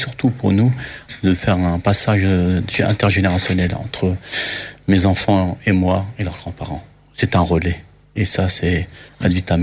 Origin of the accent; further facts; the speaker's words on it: Dreux, Centre-Val de Loire, France; born there; moi, je suis né à Dreux, hein. Je suis né en 1969.